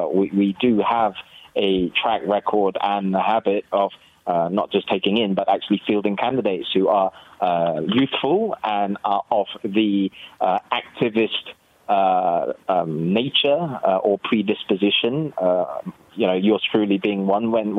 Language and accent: English; Perak, Malaysia; English is a second language; And in my home state, Perak, we were one of the earliest to have done so.